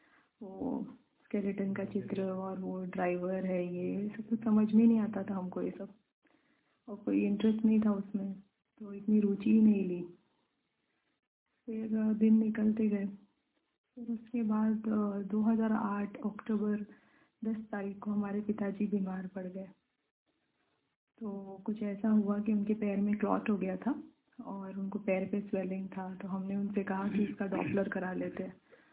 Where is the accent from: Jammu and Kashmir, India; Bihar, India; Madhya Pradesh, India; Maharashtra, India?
Maharashtra, India; Mumbai; born there; हमारा जन्म मुंबई में हुआ है और हम मुस्लिम धर्म से हैं।